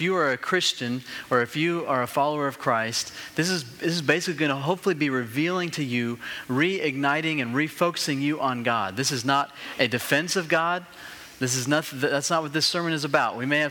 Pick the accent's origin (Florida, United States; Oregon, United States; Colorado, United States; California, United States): Colorado, United States; You know, I grew up in Colorado.